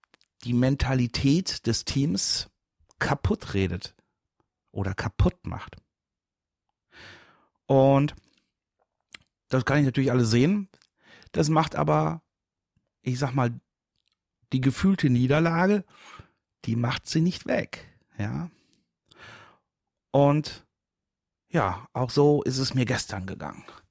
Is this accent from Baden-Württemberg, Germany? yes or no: no; Dortmund, North Rhine-Westphalia, Germany; ich komme ja ursprünglich auch aus Dortmund